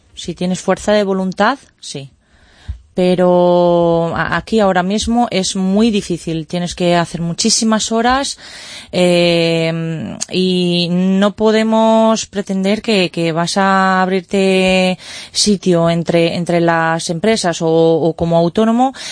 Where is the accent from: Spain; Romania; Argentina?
Romania; Pero si yo voy como rumana, como me siento de raíz, me pueden decir, mire usted, ha renunciado usted a su nacionalidad.